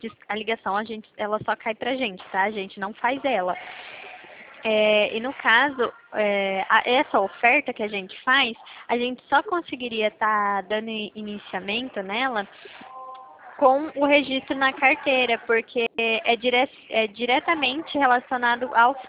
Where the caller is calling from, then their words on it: Rio Claro, São Paulo, Brazil; Falo do escritório de Rio Claro, São Paulo.